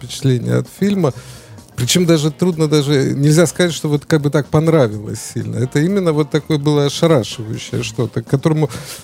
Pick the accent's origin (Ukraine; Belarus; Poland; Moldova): Ukraine; Odesa, Odesa Oblast; Я сам из Одессы и вырос в Одессе.